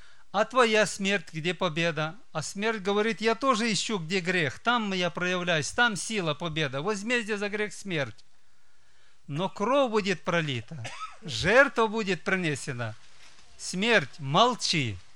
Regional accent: Moldova; братья и сестры, я из Молдавии

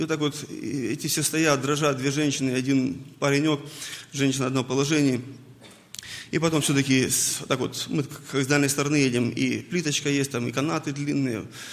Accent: Ukraine; так как я с Украины сам

